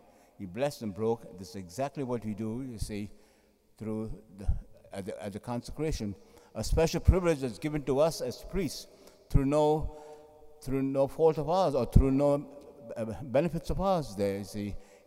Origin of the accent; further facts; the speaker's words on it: India; now in New York, United States; both where I came from India and also, you see, in New York.